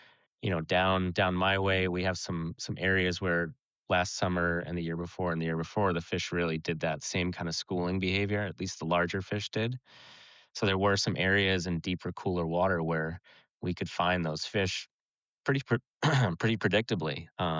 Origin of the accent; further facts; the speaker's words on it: Buzzards Bay, Massachusetts, United States; And where I grew up down in Buzzards Bay, we used to have, you know, harbors choked with them.